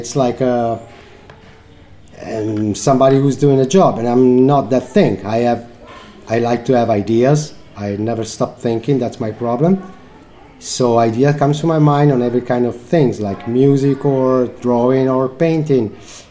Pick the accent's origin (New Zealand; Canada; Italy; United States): Italy; I'm 48 years old. I come from Italy.